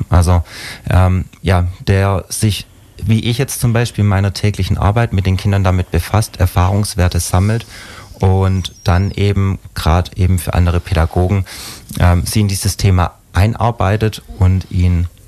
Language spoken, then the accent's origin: German; Baden-Württemberg, Germany; Ich komme aus der Region Kirchheim-Nürtingen.